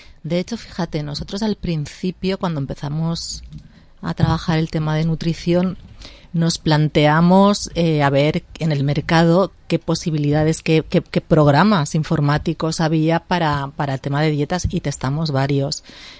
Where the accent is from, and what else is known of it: Spain